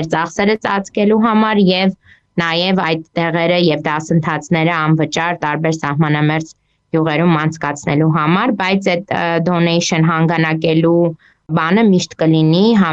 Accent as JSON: {"language": "Armenian", "region": "Yerevan", "country": "Armenia", "moved": "yes", "lives_now": "Texas, United States", "said": "ես Երևանից եմ, բայց մի քանի տարի առաջ, երևի արդեն մոտ 15-20 տարի առաջ տեղափոխվել եմ Տեքսաս ծնողներիս հետ, որոնք գիտնականներ են, եւ սովորել եմ այստեղ Տեքսասի համալսարանում, University of Texas"}